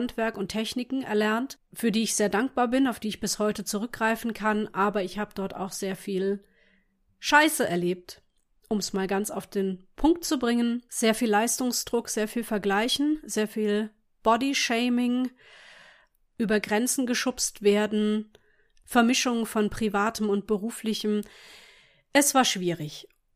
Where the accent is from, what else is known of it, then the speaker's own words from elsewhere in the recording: Neustadt an der Weinstraße, Rhineland-Palatinate, Germany; Ich bin in Neustadt an der Weinstraße aufgewachsen, eine kleine Stadt in der Pfalz, wobei so klein ist sie, glaube ich, inzwischen gar nicht mehr.